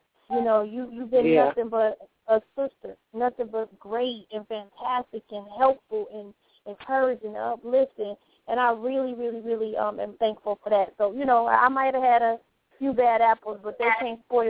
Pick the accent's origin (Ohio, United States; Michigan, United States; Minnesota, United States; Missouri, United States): Michigan, United States; Detroit; now in Los Angeles, United States; I'm from Detroit, you know, Motor City, blue-collar, hardworking.